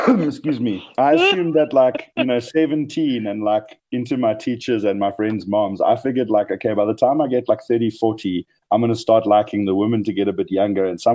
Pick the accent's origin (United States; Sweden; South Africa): South Africa; I'm South African.